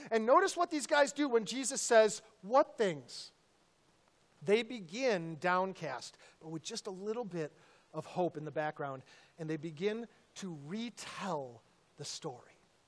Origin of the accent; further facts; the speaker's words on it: Upper Midwest, United States; also born or lived in Arizona; now in Texas, United States; You know, I came here from Arizona. I grew up in the upper Midwest and then lived in Arizona for a while, and then I came here.